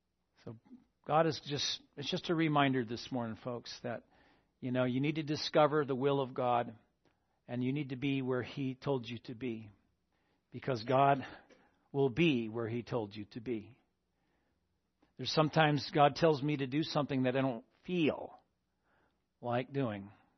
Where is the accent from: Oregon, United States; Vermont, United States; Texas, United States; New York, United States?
Vermont, United States; I'm from Vermont, so we just go to work.